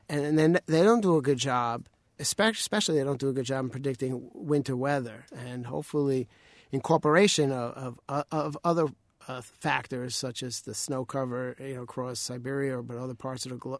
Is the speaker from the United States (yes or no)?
yes; Brooklyn, New York, United States; But I grew up in Brooklyn, but I guess we had just enough snow to tease me, make me want more